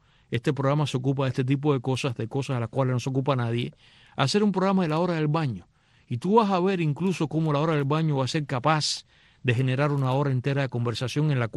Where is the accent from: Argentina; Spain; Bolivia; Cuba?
Cuba; now in United States; En Cuba habitualmente, yo no sé ahora, hasta que yo me fui de Cuba, la gente suele bañarse con ducha